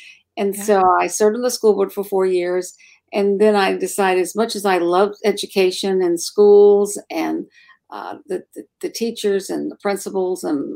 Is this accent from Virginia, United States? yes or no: yes; Virginia Beach, Virginia, United States; So I grew up here in Virginia Beach. I've been here since I was 5 years old. And I graduated from Bayside High School